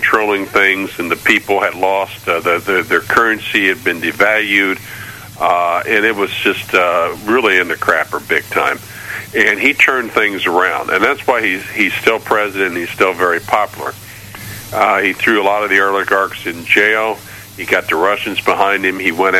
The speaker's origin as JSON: {"language": "English", "region": "Indiana", "country": "United States", "said": "Mike Pence, who's governor of my home state, he has thousands at his rallies"}